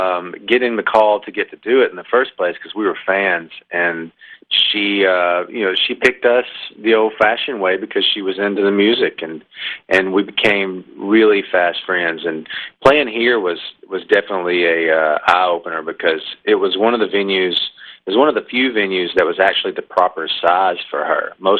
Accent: Alabama, United States; I'm from Alabama, Joy's from California, but she lives in Nashville

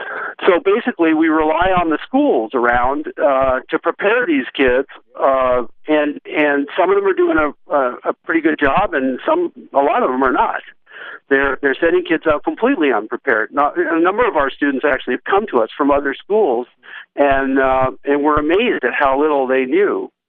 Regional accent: Toronto, Ontario, Canada; now in Tennessee, United States; I have a home in Toronto, when I talk about home, I'm talking about TO, and I'm very proud. I'm intensely proud of being a Canadian. In my studio room down in Tennessee

